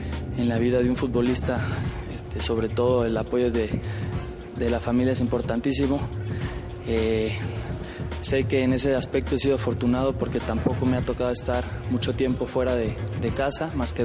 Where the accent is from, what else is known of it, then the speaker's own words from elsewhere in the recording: Morelia, Michoacán, Mexico; soy de aquí, de Morelia, soy nacido aquí en Morelia.